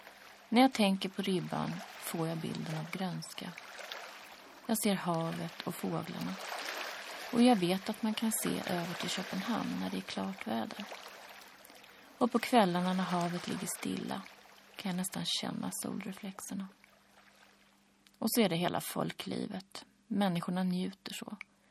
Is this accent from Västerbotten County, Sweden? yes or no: yes; Umeå, Västerbotten County, Sweden; Jag är född och uppvuxen i Umeå.